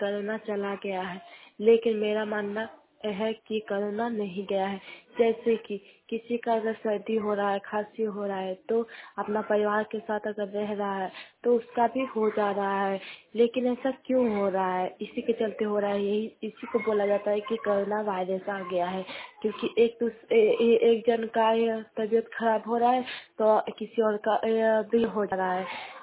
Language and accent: Hindi; Kasma, India; कसमा चट्टी मेरा गांव है, पोस्ट कसमा, थाना कसमा।